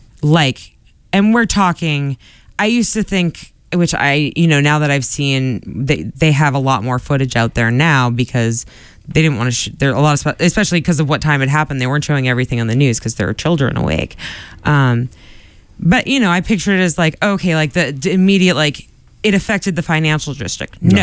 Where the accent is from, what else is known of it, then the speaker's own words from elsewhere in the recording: Quincy, Massachusetts, United States; I grew up in Quincy, which is just a hop and a skip from Boston